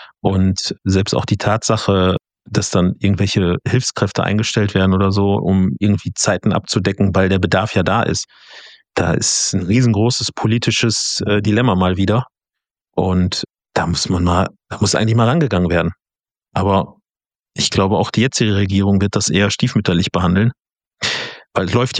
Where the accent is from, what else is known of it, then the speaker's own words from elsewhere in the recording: West Germany, Germany; Ja gut, ich komme aus dem Westen.